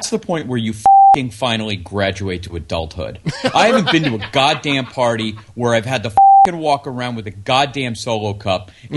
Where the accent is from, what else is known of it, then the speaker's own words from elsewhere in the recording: Miami, Florida, United States; trust me, I'm from Miami.